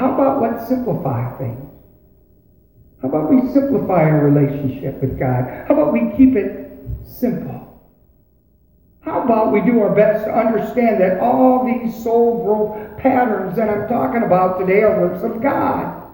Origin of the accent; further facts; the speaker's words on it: Michigan, United States; accent: Michigan; My Michigan accent won't let my tongue curl that way.